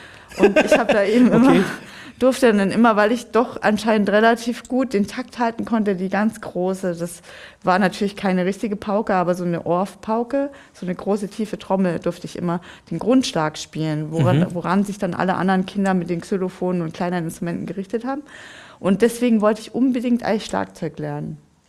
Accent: Augsburg, Bavaria, Germany; ich komme ja aus Augsburg

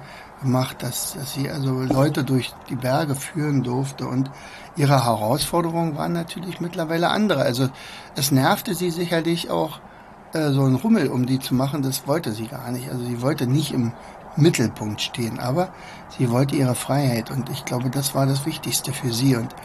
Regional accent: East Germany, Germany; ich bin ja damals in der DDR aufgewachsen

